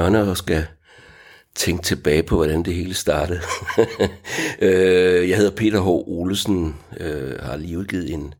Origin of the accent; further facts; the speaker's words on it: Vejle, Region of Southern Denmark, Denmark; Det startede i Jylland, i Vejle, hvor jeg voksede op